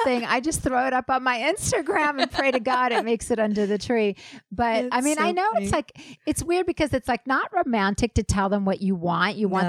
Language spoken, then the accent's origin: English; South Africa; also born or lived in Israel; It's from my hometown in South Africa, or sometimes it's from Israel where I was born